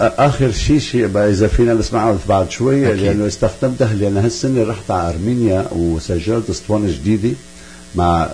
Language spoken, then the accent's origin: Arabic; Kessab, Latakia Governorate, Syria; moved away as an adult; also born or lived in France; ولدان بكسب، بسوريا بكسب، وبلشت بالموسيقى لحالي